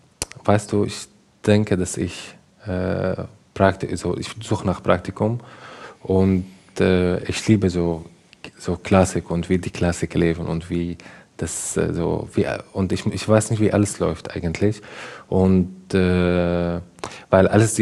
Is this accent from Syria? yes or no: yes; Syria; German is a second language; ich komme aus Syrien